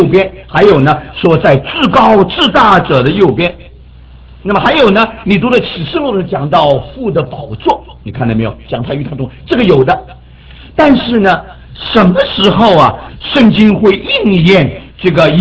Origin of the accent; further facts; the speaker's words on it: China; 我们中国人